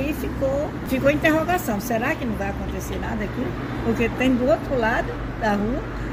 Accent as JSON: {"language": "Portuguese", "town": "Maceió", "region": "Alagoas", "country": "Brazil", "tie": "born or raised there", "said": "Para quem nasceu e viveu e ainda está vivendo aqui"}